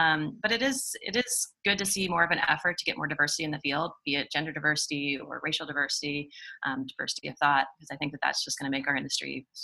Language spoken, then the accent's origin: English; Pittsburgh, Pennsylvania, United States; I grew up in Pittsburgh. Carnegie Mellon was right around the next town over for me